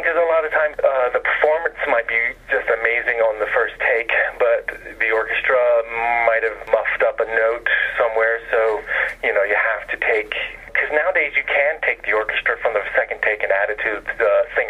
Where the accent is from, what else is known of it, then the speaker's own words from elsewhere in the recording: Louisiana, United States; also born or lived in Mississippi; And I grew up in the South in Louisiana, Mississippi, and I used to sing songs from Oklahoma on the tractor, cutting the green.